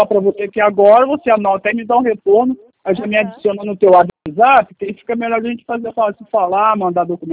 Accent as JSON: {"language": "Portuguese", "region": "Rio de Janeiro", "country": "Brazil", "said": "Eu sou do estado do Rio de Janeiro."}